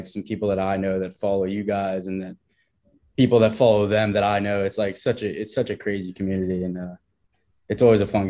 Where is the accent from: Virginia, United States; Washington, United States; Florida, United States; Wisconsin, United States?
Florida, United States; You know, growing up in South Florida, going to school in Bloomington, coming here has been very, very different.